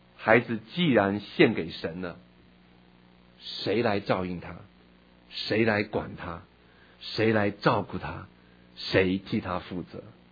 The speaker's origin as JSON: {"language": "Chinese", "country": "China", "said": "不像我们中国人，有很多人做和尚"}